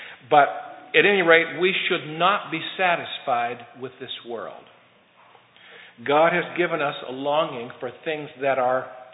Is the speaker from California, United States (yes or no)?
yes; California, United States; born there; I was born in California and went to school in different places and so on.